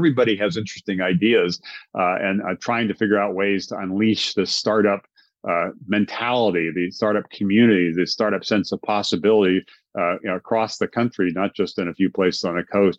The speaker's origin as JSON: {"language": "English", "region": "Hawaii", "country": "United States", "tie": "born or raised there", "said": "even though I grew up in Hawaii, to be in Washington, D.C. that summer."}